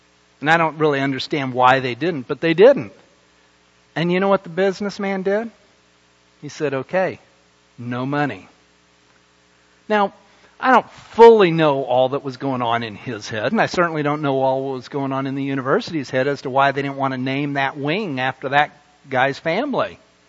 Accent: Salt Lake City, Utah, United States; As some of you know, I grew up in Salt Lake, and in the Salt Lake Valley is where the University of Utah is.

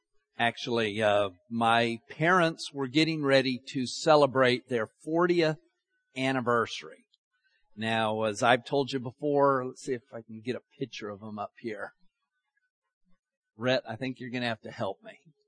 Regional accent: Utah, United States; also born or lived in Texas; You know, okay, we grew up in Utah. That's where my parents lived.

